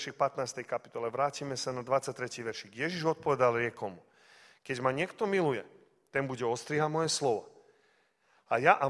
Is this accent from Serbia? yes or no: yes; Vojvodina, Serbia; Lebo dnes u nás v Srbsku napríklad mnohí mladí ľudia, neviem ako u vás, ale u nás v pivnici máme obchody.